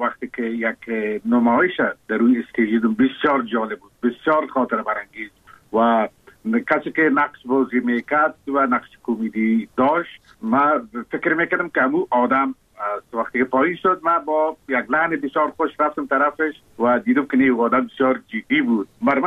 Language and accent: Persian; Kabul, Afghanistan; من زاده کابل هستم، در شهر کابل تولد شدیم، در اونجا رشد یافتم.